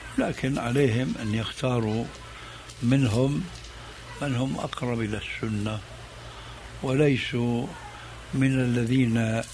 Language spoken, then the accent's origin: Arabic; Syria; فمثلا الفاتحة التي تقرأ في كل ركعة من الصلوات الخمس عندنا في سوريا وغيرها يقولون ولا الضالين